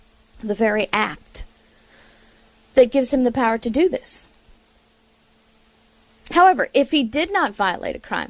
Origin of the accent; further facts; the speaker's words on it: St. Louis, Missouri, United States; now in Florida, United States; I can't say me because I'm originally from St. Louis, but the majority of the people north of I-4 are actually Floridians.